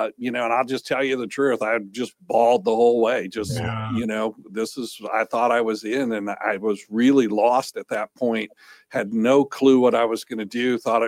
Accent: Nebraska, United States; I grew up in Nebraska, so I'm kind of a Midwest farm kid.

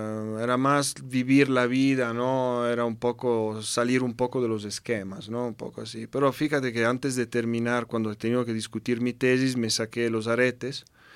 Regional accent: Italy; accent: Italian; Spanish is a second language; el acento es italiano al full. Esto es, solo en francés no tengo acento, pero en las otros idiomas se siente mucho que soy italiano.

